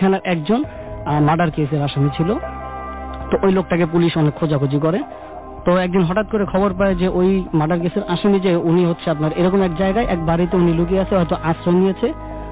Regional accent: Dhaka, Dhaka Division, Bangladesh; এসেছি জান্নাতবাগ কামরাঙ্গীর থেকে।

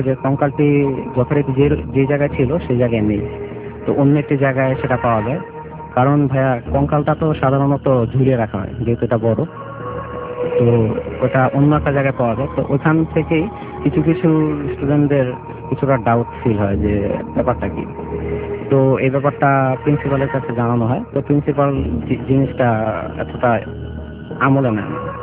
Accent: Dhaka, Dhaka Division, Bangladesh; আমি যাত্রাবাড়ি সোনাপাড়া থেকে এসেছি।

